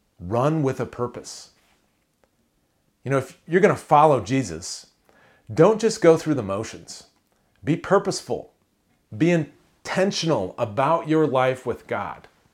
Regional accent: Iowa, United States; where I grew up in Iowa, you know, track was cool.

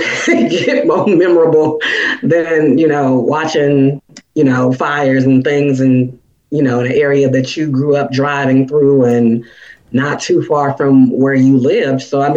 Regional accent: St. Louis, Missouri, United States; Okay. I mean, I'm a St. Louis native.

